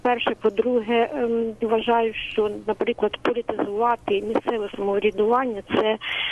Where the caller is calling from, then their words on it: Kyiv Oblast, Ukraine; Київська область